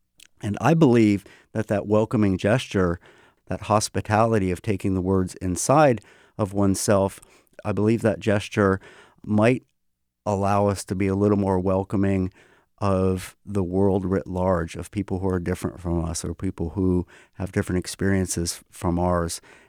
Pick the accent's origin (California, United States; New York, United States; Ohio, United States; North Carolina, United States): New York, United States; Buffalo; born there; now in Spokane, United States; I was born in Buffalo, New York, and I came to Washington in 1999 purely for mercenary reasons.